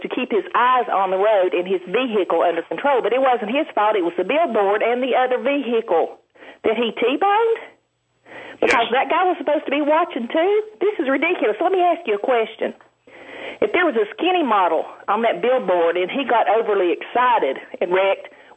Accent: Tennessee, United States; Yes, I'm from Tennessee.

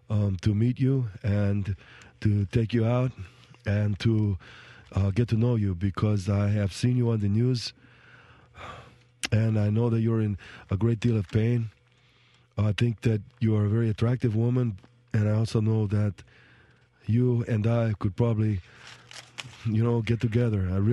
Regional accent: Monterey Park, California, United States; I come from Monterey Park, California.

